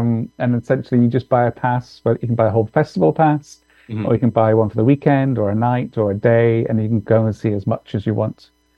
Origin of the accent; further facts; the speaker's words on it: Scotland, United Kingdom; now in Toronto, Canada; I'm from Scotland but my family's from England and all these different, now I'm here.